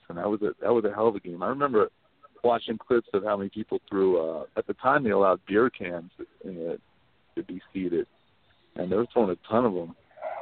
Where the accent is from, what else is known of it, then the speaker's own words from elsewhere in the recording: New Jersey, United States; I'm from New Jersey.